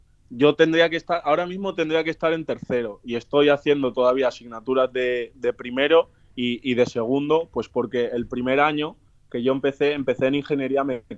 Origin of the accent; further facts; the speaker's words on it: San Sebastián, Basque Country, Spain; Le digo, sí, soy de Donosti.